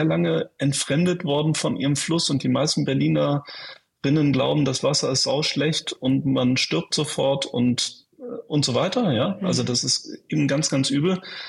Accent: Mönchengladbach, North Rhine-Westphalia, Germany; also born or lived in Cologne; Mönchengladbach. Das ist eine Stadt, in der ich groß geworden bin. Ich bin eigentlich in Köln geboren, aber dann kann ich mich nicht dran erinnern. Also ich bin mit meiner Familie in Mönchengladbach groß geworden

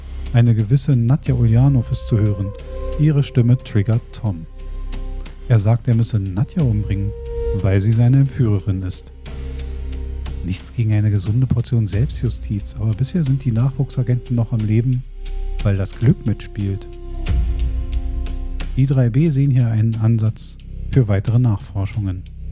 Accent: Berlin, Germany; Wir als Berliner sind ja da ein bisschen vorgeimpft.

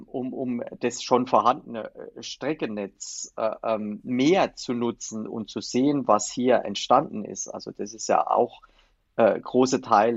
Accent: Rhineland-Palatinate, Germany; dass der Pfälzerwald mir mit meiner Heimat besonders am Herzen liegt

